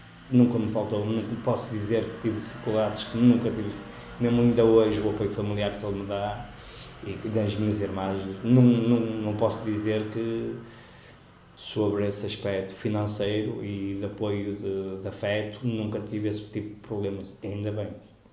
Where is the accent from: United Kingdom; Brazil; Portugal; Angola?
Portugal; Viana do Castelo; Santa Maria, nasci em Santa Maria Maior, mas resido em Monserrate.